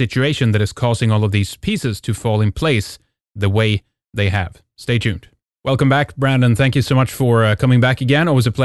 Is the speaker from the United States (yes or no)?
no; Sweden; from Sweden